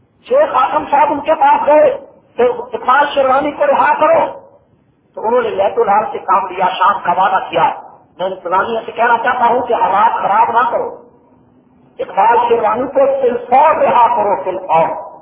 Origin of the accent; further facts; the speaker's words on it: Samundri, Punjab, Pakistan; میرا شہر سمندری ہے